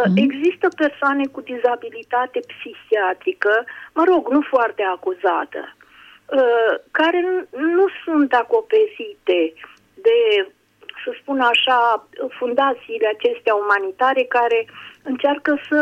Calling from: Piatra Neamț, Neamț County, Romania; sunt din Piatra Neamț, momentan vă sunt din Iași

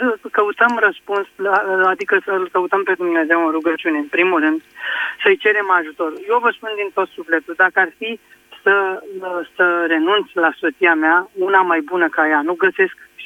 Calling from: Dolj, Romania

